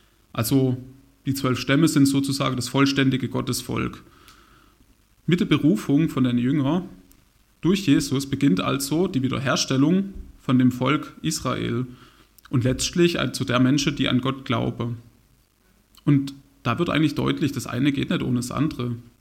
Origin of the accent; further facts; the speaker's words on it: Horbach, Germany; Aber da ist mir auch bewusst geworden, wie wichtig mir Horbach, also meine Heimat, ist.